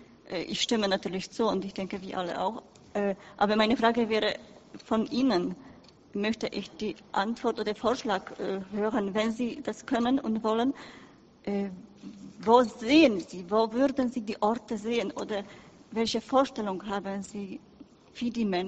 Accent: Poland; German is a second language; Ich komme aus Polen.

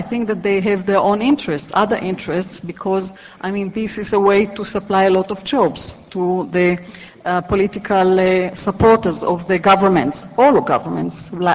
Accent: Israel; and I'm also from Israel.

